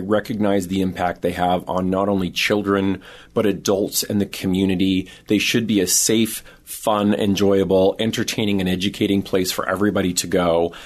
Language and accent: English; Alberta, Canada; I'm Canadian, little town in southern Alberta, and there were no zoos really close by.